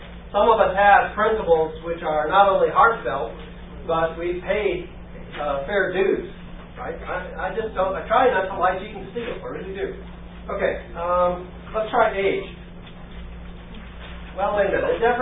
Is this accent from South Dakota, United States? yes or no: no; Tucson, Arizona, United States; How about Arizona? That's me. I'm from Tucson.